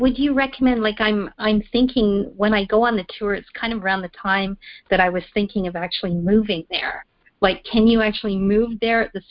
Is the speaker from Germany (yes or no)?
no; Canada; being a Canadian and with the currency in Panama based on the U.S. dollar.